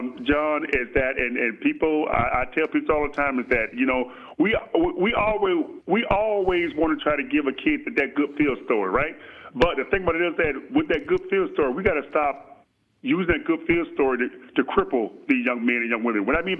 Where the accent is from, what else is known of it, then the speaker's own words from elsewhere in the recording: Phoenix Springs, Florida, United States; Galen Hall was the one who recruited me out of my hometown, the Phoenix Springs, Florida, Walton High School.